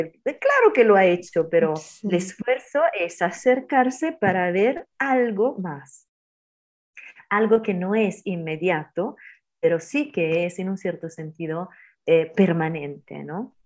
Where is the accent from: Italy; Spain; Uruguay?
Italy; Spanish is a second language; Como somos latinos o mediterráneos, porque yo por eso soy italiana